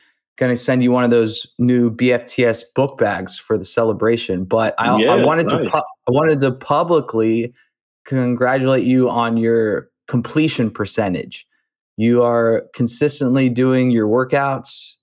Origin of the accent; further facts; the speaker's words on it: Youngstown, Ohio, United States; I'm from Youngstown, Ohio, and one of my choices was Otterbein.